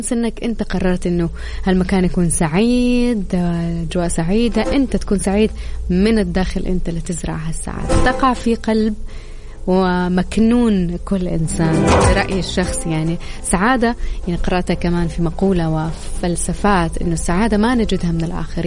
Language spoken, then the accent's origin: Arabic; Jeddah, Makkah Province, Saudi Arabia; خنشوف عندنا في جدة الله أكبر 35،